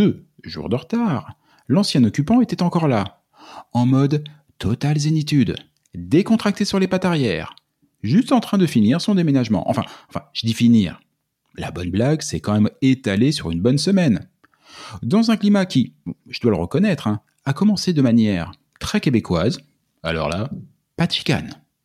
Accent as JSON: {"language": "French", "country": "France", "moved": "as an adult", "lives_now": "Canada", "said": "Non, on vient de France. Alors franchement, on était plutôt sacrément bien servi à la maison."}